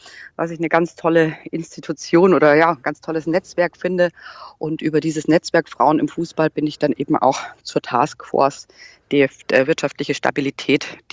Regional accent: Munich, Bavaria, Germany; ich komme aus München, bin seit 31 Jahren Löwenfan, bin jetzt 44 Jahre alt

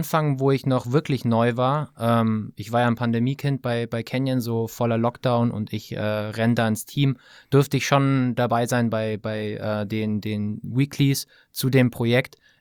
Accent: Bavaria, Germany; born there; dass ich gebürtiger Allgäuer bin.

